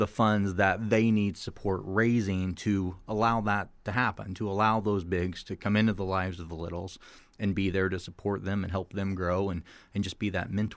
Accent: Scottsburg, Indiana, United States; Dating back to being in my hometown of Scottsburg, Indiana.

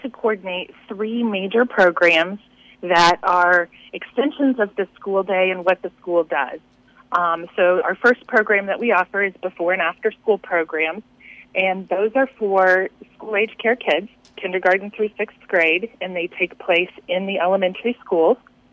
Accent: Bloomington, United States; I'm actually from Bloomington.

